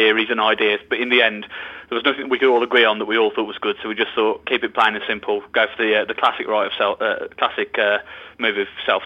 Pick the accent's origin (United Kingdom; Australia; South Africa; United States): United Kingdom; Wolverhampton, West Midlands; I mean, the band's interesting, because I'm from Wolverhampton.